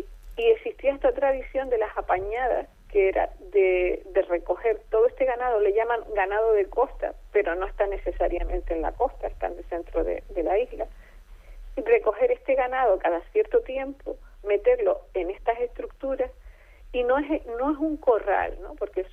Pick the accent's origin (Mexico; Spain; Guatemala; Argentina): Spain; Canary Islands; que es casi seguro de donde procedemos los primeros pobladores de Canarias